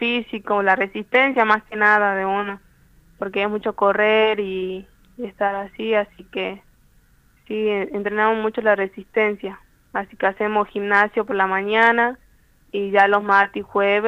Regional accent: Villa Esperanza, Argentina; Soy de Villa Esperanza.

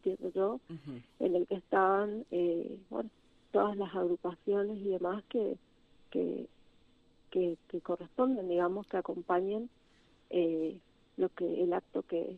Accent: Saladas, Corrientes, Argentina; yo soy de Saladas. Yo me recibí el año pasado de docente.

